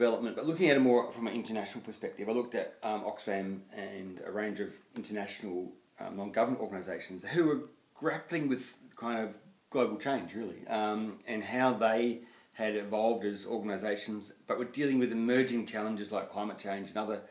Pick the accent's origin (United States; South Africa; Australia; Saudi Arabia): Australia; Fremantle, Western Australia; I actually felt a little bit disconnected from my home, from Fremantle, which I consider my hometown.